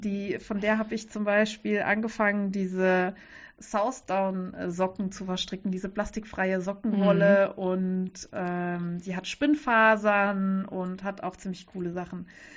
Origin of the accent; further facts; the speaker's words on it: Saarland, Germany; das Auersmacher Wollfest, weil das so aus meiner Heimatregion ist und das ist draußen in so einem alten Bauerndorf